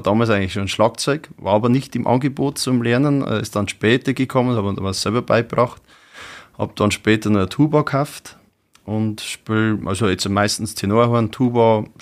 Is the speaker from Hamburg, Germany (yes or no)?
no; Neunburg vorm Wald, Bavaria, Germany; aus Neuenburg vom Wald, bin 37 Jahre jung und spiele jetzt seit meinem 5. Lebensjahr Blasmusik.